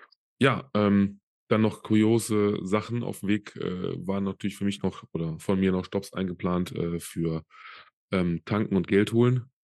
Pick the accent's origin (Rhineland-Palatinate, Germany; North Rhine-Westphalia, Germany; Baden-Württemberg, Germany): North Rhine-Westphalia, Germany; Solingen; Hier in meiner Heimat in Solingen.